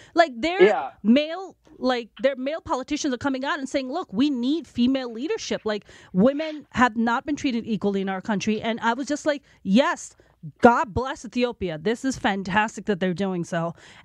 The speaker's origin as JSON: {"language": "English", "country": "Pakistan", "said": "Pakistani, but that's cool."}